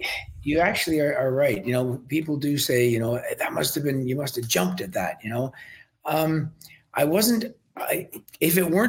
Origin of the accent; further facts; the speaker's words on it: Scotland, United Kingdom; born there; I started working a lot in England because I was born in Scotland. And so I was allowed to work there with my British passport.